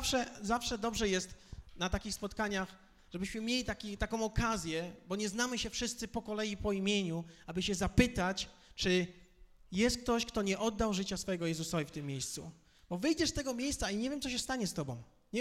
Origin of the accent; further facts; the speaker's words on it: Bytom, Silesian Voivodeship, Poland; ja osobiście pochodzę z Bytomia